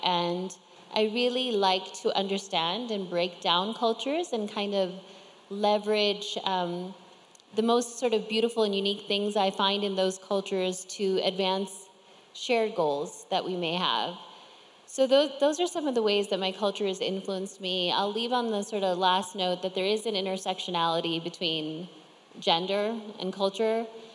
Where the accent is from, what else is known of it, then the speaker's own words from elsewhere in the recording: United States; I am American in the sense that I was born there. So I think having grown up in America with the history of the country, there's a very pioneering side of me.